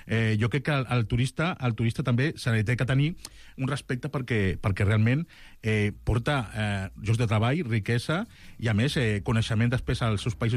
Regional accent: Barcelona, Catalonia, Spain; jo soc de Poble Sec, el típic, no?

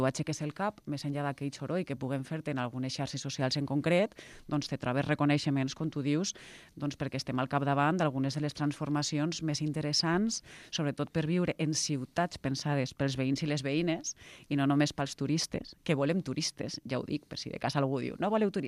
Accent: Valencia, Valencian Community, Spain; now in Barcelona, Spain; vostès saben que jo vinc de València, jo quan vaig arribar a Barcelona va ser una ciutat que absolutament em va captivar

